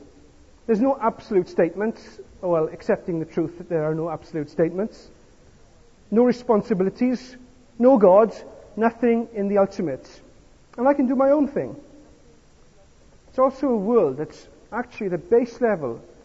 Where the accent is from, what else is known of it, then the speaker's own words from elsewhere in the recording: Merthyr Tydfil, Wales, United Kingdom; born there; also born or lived in Southampton; I lived in two places in my life. I was born in Merthyr Tydfil in Wales, and I lived in Southampton.